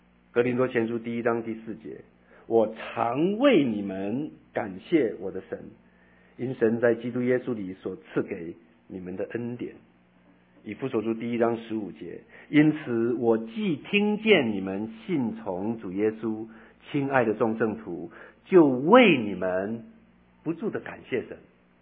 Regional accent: China; moved away; 所以我们中国人才有一句话说，人在福中不知福，才会讲出这样的话来。这也是我们常常跟我们的孩子讲的，对不对？我们这些离乡背景离开，我经过多少的奋斗

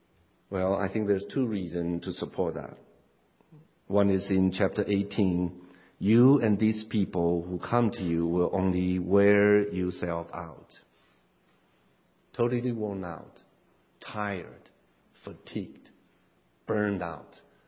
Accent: Taiwan; English is a second language; moved away as an adult; now in New Jersey, United States; I was born and raised in Taiwan, and I have come to this country since 1979. So I lived in this country more years than, you know, I live in Taiwan.

